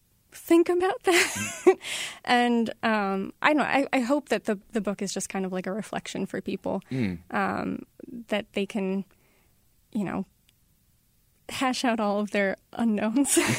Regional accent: Cape Cod, Massachusetts, United States; So I grew up on Cape Cod, so I made it take place in my hometown.

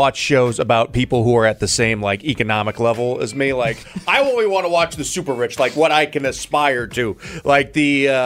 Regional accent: Missouri, United States; that's how we grew up in Missouri.

